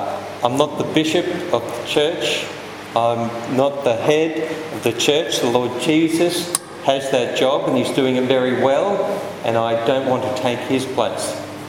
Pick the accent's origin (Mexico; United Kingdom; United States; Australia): Australia; Sydney, New South Wales; I grew up in Sydney, in Carlingford, which is in the northwest. And Epping Presbyterian is my home church